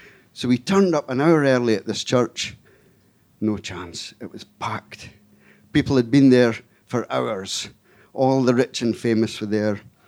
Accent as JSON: {"language": "English", "region": "Scotland", "country": "United Kingdom", "said": "Now, I had no idea which bottle he was talking about. I come from Scotland. I'd never heard this phrase"}